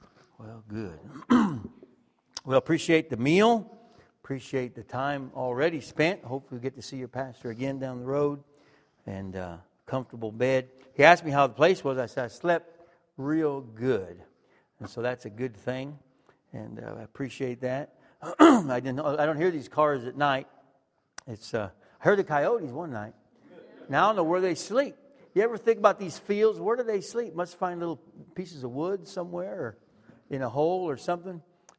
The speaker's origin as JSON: {"language": "English", "town": "Los Angeles", "region": "California", "country": "United States", "tie": "born or raised there", "said": "We're originally from California. I'm from Los Angeles area. And my wife is from up in the Bay Area. Now there. And I grew up there."}